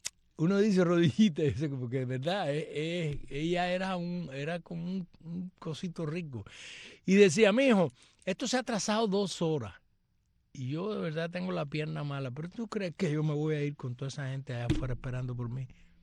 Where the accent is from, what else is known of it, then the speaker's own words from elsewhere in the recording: Cuba; now in Germany; soy una cubana para el bien y no para el mal.